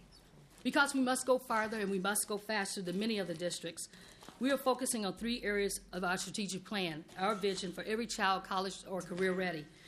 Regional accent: Selma, Alabama, United States; And I must say, 2050 looks much different than my world growing up in Selma, Alabama.

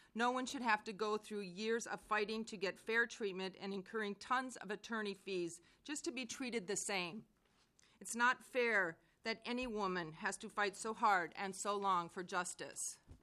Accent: Hopkins, Minnesota, United States; moved away as an adult; also born or lived in Norway; I grew up in Hopkins, Minnetonka, Minnesota.

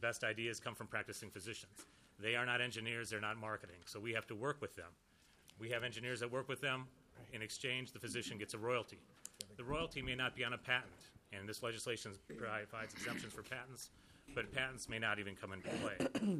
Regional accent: St. Anthony, Minnesota, United States; I am a constituent. I grew up in St. Anthony Village.

